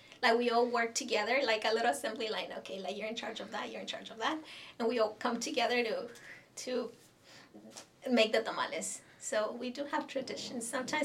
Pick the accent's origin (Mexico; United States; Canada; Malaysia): Mexico; moved away; and we go way back because I'm originally from Mexico.